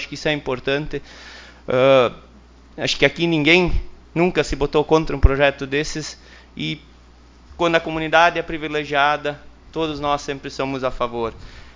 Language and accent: Portuguese; Arroio Grande, Rio Grande do Sul, Brazil; eu sou de Arroio Grande, eu era um guri, lá em 98